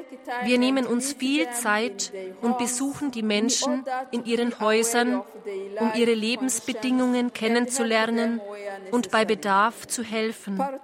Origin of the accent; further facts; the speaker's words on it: Rwanda; Ich komme aus Ruanda, einem Land, das wegen seiner wunderschönen Berge, Flüsse, Seen, Wälder, Nationalparks und anderer interessanter Orte als Land der tausend Hügel bezeichnet wird.